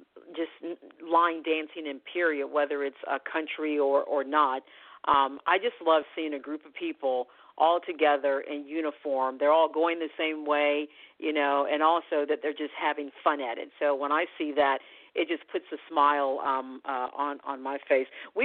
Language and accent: English; United States; I am American journalist